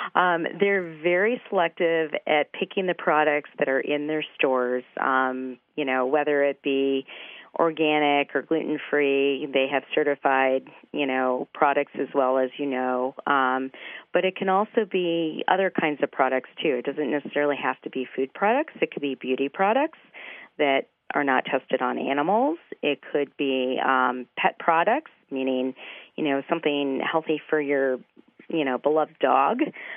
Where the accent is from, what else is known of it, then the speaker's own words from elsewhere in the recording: Champaign, Illinois, United States; now in Boulder, United States; So I grew up in Champaign, Illinois, and my dad was very tech-savvy